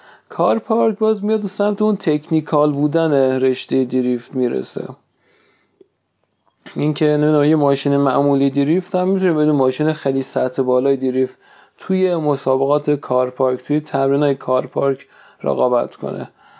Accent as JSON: {"language": "Persian", "region": "Kerman", "country": "Iran", "tie": "born or raised there", "said": "شهر خودمون که خب طبیعتا یه شهر کم امکانات، کرمان امکانات تفریحش کمه"}